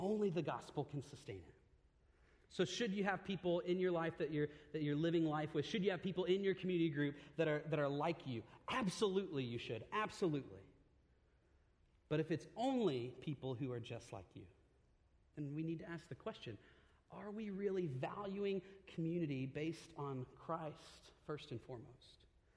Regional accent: the South, United States; see, I grew up in the South, and so I feel like the Lord has me here this morning to tell you that the SEC is where real football takes place anyway, right?

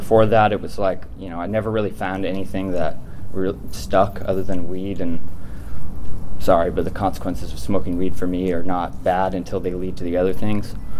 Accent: Simi Valley, California, United States; And I grew up in Simi with him and my mom in Agora. And so I'd always grew up in this house in Simi

